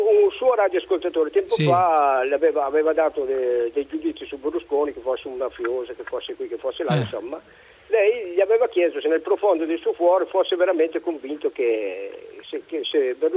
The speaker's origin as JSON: {"language": "Italian", "town": "Scandiano", "region": "Emilia-Romagna", "country": "Italy", "said": "perché noi siamo di Scandiano, Reggio Emilia."}